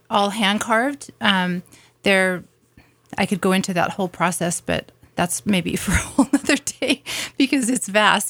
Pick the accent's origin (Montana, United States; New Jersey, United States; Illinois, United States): Montana, United States; Butte; I grew up in Butte, Montana, and there was a carousel there at this beautiful place called the Columbia Gardens that some people may still remember.